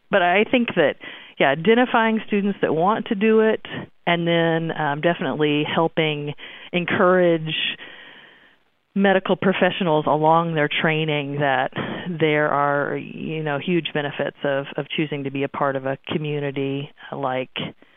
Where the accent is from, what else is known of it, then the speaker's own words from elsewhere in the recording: Missouri, United States; I grew up here in Dade County, Missouri, which is in rural southwest Missouri, on a cow-calf cattle farm ranch